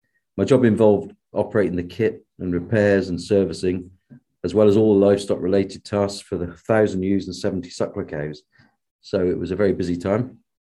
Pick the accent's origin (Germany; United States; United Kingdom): United Kingdom; Luxborough, South West England; I grew up on Exmoor in a small village called Luxborough